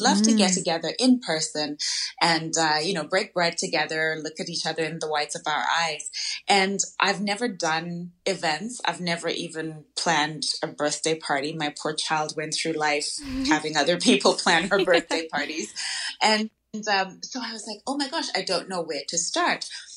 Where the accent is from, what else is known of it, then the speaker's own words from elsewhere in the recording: Zimbabwe; as a woman who is from Africa, I'm from Zimbabwe